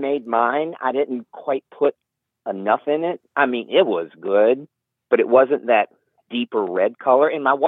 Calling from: Huddleston, Virginia, United States; I'm calling from Huddleston, Virginia.

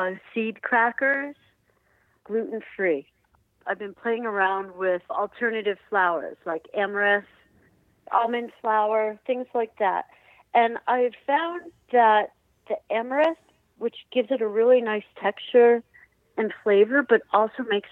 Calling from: Rhinebeck, New York, United States; I'm calling from Rhinebeck, New York.

